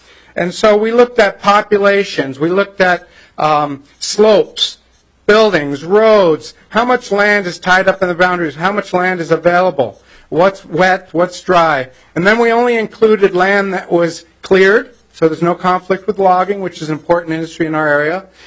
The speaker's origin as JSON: {"language": "English", "town": "Findlay", "region": "Minnesota", "country": "United States", "tie": "born or raised there", "said": "The first one that was built was in Findlay, Minnesota, my hometown, and I was part of the building of it."}